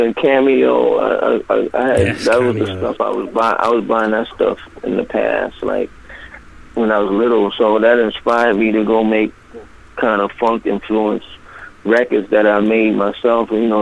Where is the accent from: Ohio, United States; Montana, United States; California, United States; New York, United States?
New York, United States; I grew up in the Bronx where all the stuff evolved from